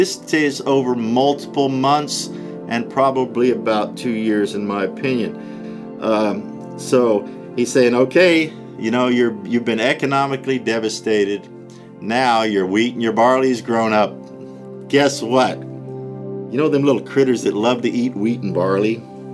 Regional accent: Illinois, United States; So, in my youth, I grew up on farms in Illinois.

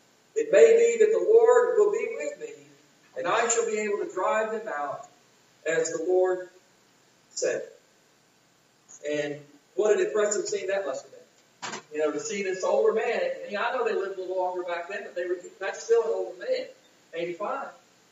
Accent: Texas, United States; I think back at this lady in Texas, of course, I grew up in Texas.

